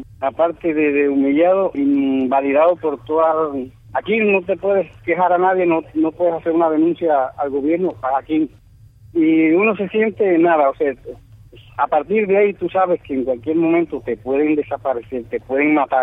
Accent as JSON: {"language": "Spanish", "town": "Santa Clara", "region": "Villa Clara", "country": "Cuba", "tie": "born or raised there", "said": "deseando llegarme a mi tierra natal, 9 de la noche, lloviendo en Santa Clara"}